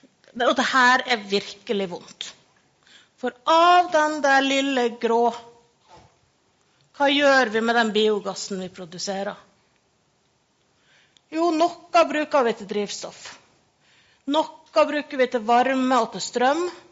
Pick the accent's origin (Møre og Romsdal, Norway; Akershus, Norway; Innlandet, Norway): Møre og Romsdal, Norway; Vi må jo igjen som sunnmøring, vi må jo selge alt.